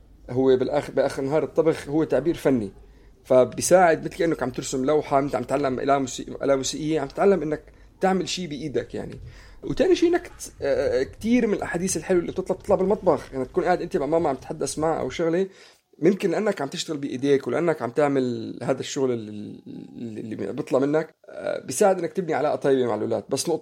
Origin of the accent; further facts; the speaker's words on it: Syria; على فكره انا سوري